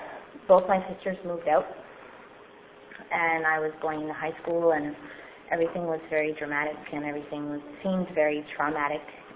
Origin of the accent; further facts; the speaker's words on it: Laval, Quebec, Canada; I grew up in a really nice family. Born and raised here in Montreal, I grew up in Laval.